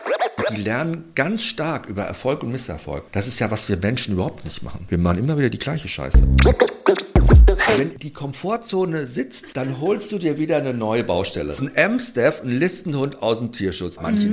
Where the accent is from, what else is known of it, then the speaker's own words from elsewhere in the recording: Munich, Bavaria, Germany; es ist meine alte Heimat München und bin immer auch noch hier sehr verbunden der Stadt.